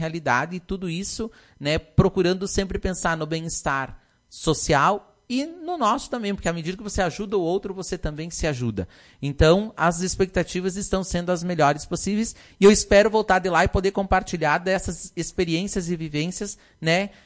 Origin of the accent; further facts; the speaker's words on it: Lagoa Vermelha, Rio Grande do Sul, Brazil; Que a gente é aqui de Lagoa Vermelha e a gente está representando também a nossa comunidade.